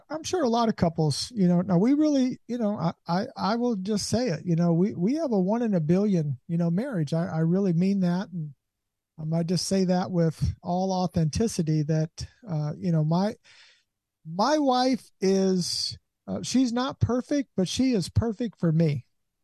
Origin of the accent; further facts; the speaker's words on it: Columbus, Ohio, United States; now in Williamson County, United States; And actually, I spent most of my life in Williamson County, but I actually was born and raised in the inner city of Columbus, Ohio.